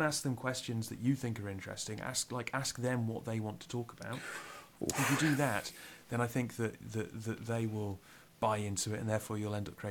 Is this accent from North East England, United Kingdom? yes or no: yes; Newcastle, North East England, United Kingdom; because I'm a massive football nerd and I'm from Newcastle. And so catching up, I live a very long way from Newcastle now, so catching up with the latest from Newcastle is something that I always enjoy, and I enjoy hearing accents from people who remind me of home.